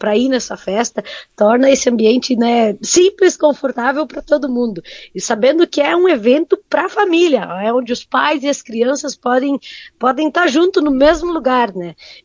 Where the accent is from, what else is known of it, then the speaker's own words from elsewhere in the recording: Sinimbu, Rio Grande do Sul, Brazil; E eu que sou da cidade de Sinimbu.